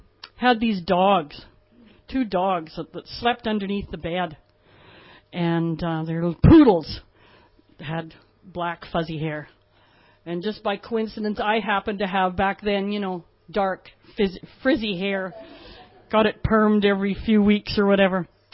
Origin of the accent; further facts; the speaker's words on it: Canada; Nobody knows I'm from Canada. I'm not from here.